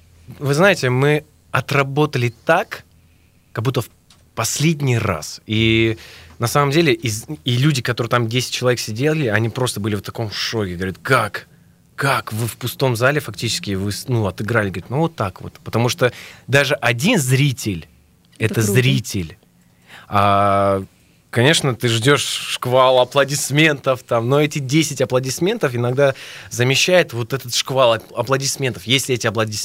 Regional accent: Armenia; Вот твой диалект очень сильно похож на грузинских армян, наверное. Которые, знаешь, вот я армянин стою, он со мной разговаривает на армянском, да.

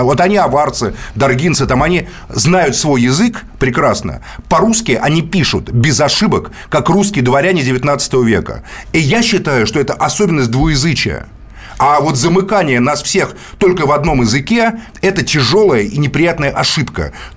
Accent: Moscow, Russia; вот я москвич, мы москвичи тут все, правильно? Ну, по крайней мере, может, не москвичи, да. Но мы живем в Москве.

